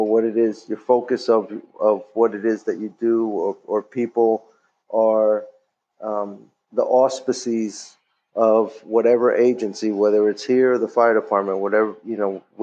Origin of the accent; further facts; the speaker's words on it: New York, United States; also born or lived in Philadelphia; I was born in New York. My parents are both from Puerto Rico, and I grew up in New York. Came to Philadelphia at around 1983, and then stayed until I finished school, went back to New York, and returned in 1989